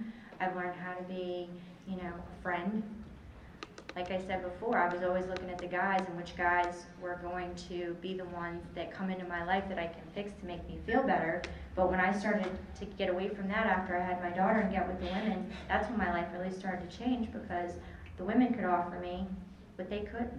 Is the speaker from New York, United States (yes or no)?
no; Frederick, Maryland, United States; You know, it's just funny because I grew up in Frederick, I grew up on a farm